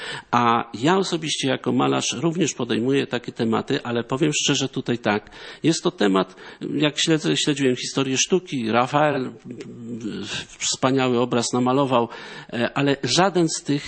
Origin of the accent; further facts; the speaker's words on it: Świeradów-Zdrój, Lower Silesian Voivodeship, Poland; ja z Dolnego Śląska.